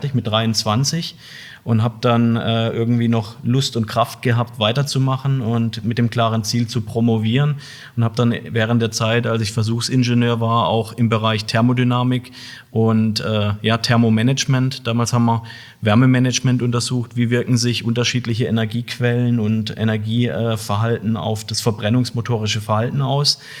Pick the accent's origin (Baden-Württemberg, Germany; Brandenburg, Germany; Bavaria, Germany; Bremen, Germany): Baden-Württemberg, Germany; Heilbronn; Ich bin hier in der Region groß geworden, ja, bin in Heilbronn geboren. Von daher freut es mich auch wirklich, heute hier zu sein, in meiner Geburtsstadt sozusagen.